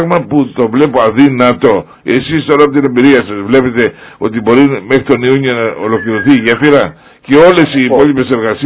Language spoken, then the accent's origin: Greek; Greece; Ναι, αλλά εγώ εδώ ζω και έχω την απέτηση και εφόσον ψηφίζω και εφόσον είμαι Έλληνας πολίτης και πληρώνω την εφορία μου